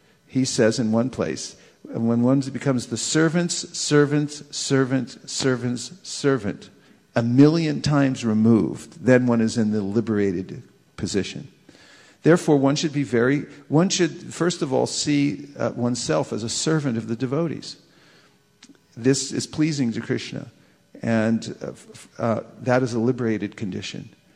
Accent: Burlingame, California, United States; I know, because I'm from Dog Loka. Burlingame is Dog Loka.

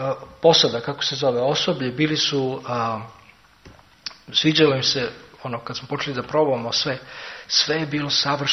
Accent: Serbia; ja kao osoba iz Srbije

